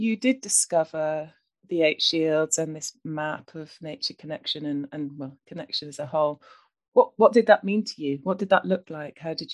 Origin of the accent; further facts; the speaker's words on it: South West England, United Kingdom; I grew up in Cornwall, so I wasn't in a house that didn't have a bathroom, but I was out all the time, you know, in nature